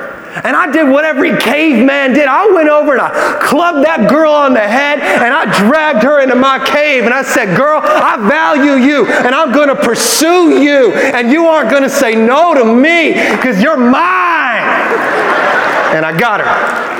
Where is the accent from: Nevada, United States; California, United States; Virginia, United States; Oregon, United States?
California, United States; Yucaipa; I grew up in Yucaipa. Yucaipa's the country. Well, it's not the country anymore.